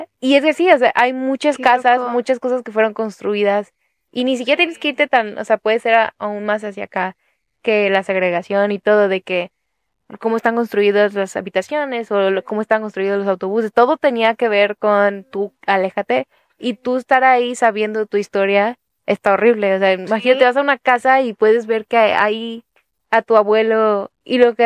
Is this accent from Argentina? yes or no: no; Mexico; Pero tú sabes que, como mexicana